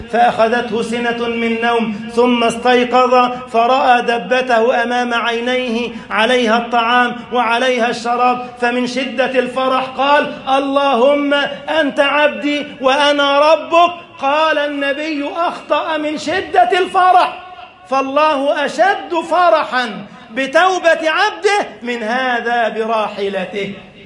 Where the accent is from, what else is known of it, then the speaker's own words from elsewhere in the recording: Egypt; اللهم اجعل بلدنا مصر أمنا أمانا